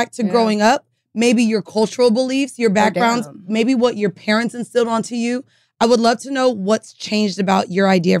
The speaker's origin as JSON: {"language": "English", "town": "Orlando", "region": "Florida", "country": "United States", "said": "Okay, we from Orlando, Paul 7, Chopper City, blah, blah, blah."}